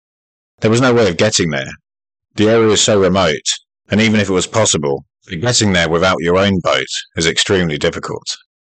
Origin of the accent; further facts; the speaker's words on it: England, United Kingdom; I am, as you can probably guess by my accent, from England. My mum's side of the family, however, are Scottish.